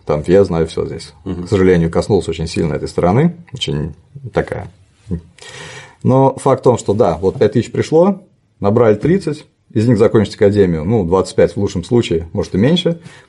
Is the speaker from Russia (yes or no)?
yes; Samara, Samara Oblast, Russia; Ну, я из Самары, мы дрались.